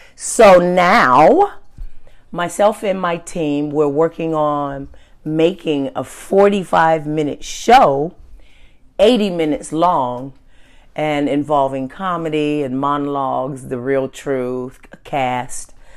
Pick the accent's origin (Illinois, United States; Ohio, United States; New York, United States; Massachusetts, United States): Ohio, United States; born there; moved away as an adult; So I was born in Ohio. I came to California in 2000 in an attempt to work on my career, my art.